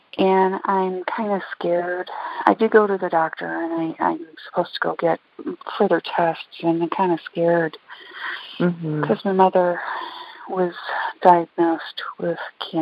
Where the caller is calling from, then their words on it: Cleveland, Ohio, United States; Cleveland, Ohio.